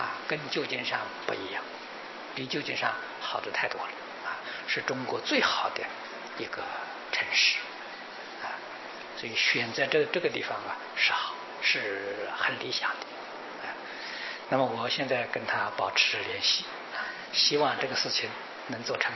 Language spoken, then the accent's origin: Chinese; Taiwan; 在我们台湾人的是来算说是不多的